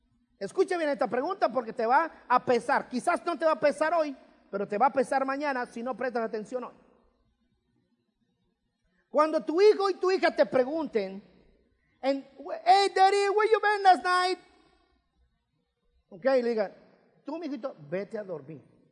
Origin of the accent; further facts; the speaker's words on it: Mexico; moved away; cuando nosotros venimos de México para acá